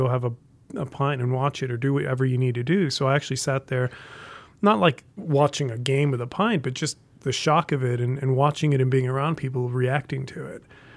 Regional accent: Colorado, United States; I grew up in Colorado, and I always had an interest in the broader world

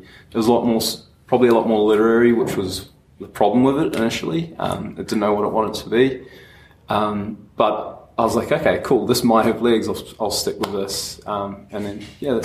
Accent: New Zealand; now in Melbourne, Australia; I'm a Kiwi originally. I moved to Melbourne about 2007. I moved back to New Zealand

